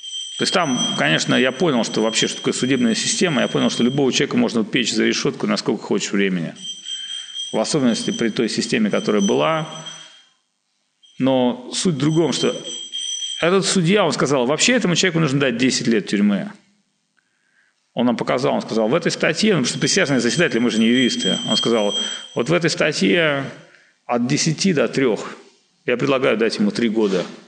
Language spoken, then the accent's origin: Russian; Lakhta, Saint Petersburg, Russia; Я из Лахты.